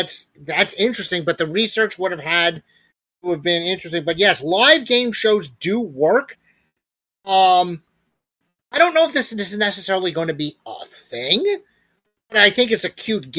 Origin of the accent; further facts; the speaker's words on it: New York, United States; Well, you know I'm going out through my hometown in New York and Philadelphia